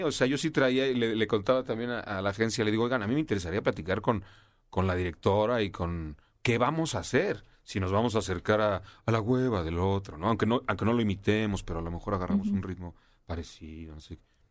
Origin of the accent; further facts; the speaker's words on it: Mexico; Yo soy mexicano.